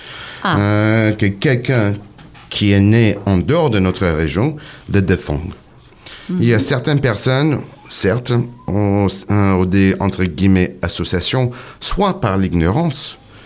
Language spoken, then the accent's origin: French; Texas, United States; French is a second language; je suis texan. Et donc, tout d'abord, je suis texan. Et par la suite, je suis du Sud. Et puis, je suis américain.